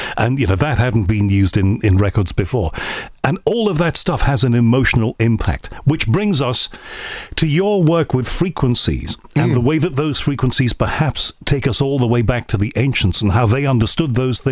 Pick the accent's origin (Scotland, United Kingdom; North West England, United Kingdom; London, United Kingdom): North West England, United Kingdom; Liverpool; I'm from Liverpool, and how can I say that?